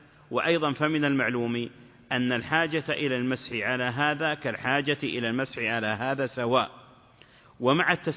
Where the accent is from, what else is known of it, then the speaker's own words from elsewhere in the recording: Tunisia; أنا جئتكم من تونس،